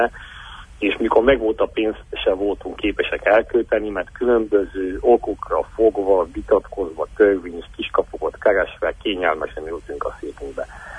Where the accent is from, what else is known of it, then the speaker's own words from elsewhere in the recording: Târgu Secuiesc, Covasna, Romania; Ha úgy nézem, hogy kézivásárhely és háromszéki vagyok